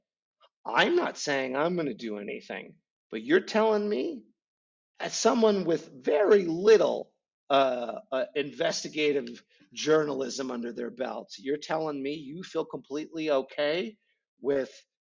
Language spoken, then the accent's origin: English; Midwest, United States; Cause as a Midwesterner, I've got this inner dialogue from, you know, being hit as a child and being bullied